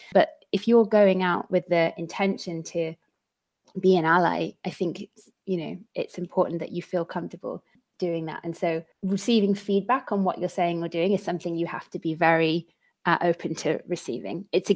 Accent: United Kingdom; we still are kind of taken aback as British people

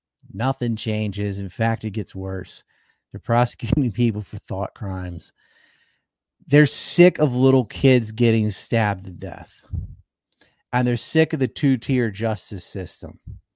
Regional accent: United States; now in Japan; assimilated to Japanese, learned the language. I had children born there. Like, but I'm not Japanese. I'm still American.

